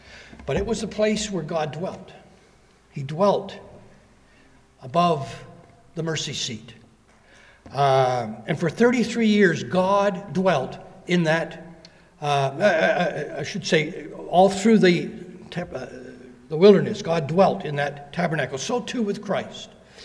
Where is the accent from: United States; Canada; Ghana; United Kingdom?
Canada; In Canada, being a Canadian, the monarchy is still pretty precious to us.